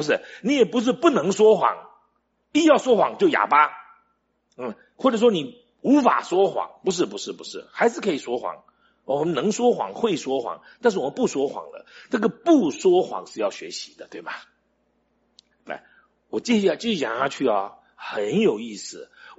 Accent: Taiwan; 我记得我小时候住在眷村里面

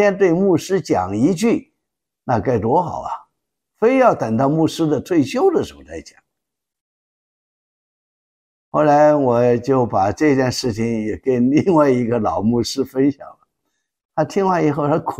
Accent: China; 因为受中国文化的影响啊，我们中国人就不太善于这公开的表示称赞啊，表示感谢，心里有，但是就不愿意说出来。

